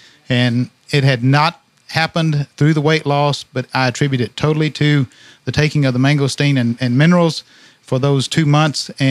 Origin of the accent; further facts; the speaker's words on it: Bloomington, United States; from Bloomington.